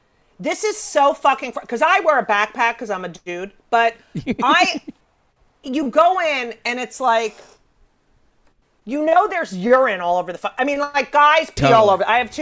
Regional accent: New York, United States; But I have to say, being a New Yorker

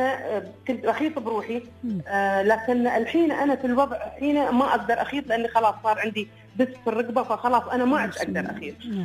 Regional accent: Dubai, United Arab Emirates; انا من دبي.

